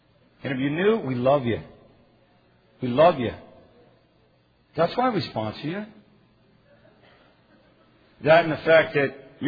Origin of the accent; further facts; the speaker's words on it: Oakland, California, United States; I was raised in the late 80s in this fellowship in Oakland, California, where I got clean, my hometown.